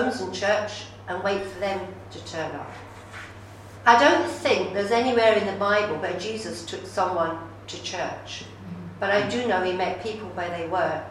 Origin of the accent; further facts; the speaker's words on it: Scotland, United Kingdom; I'm Scottish, and Scotland is lowering the age from 18 to 16 years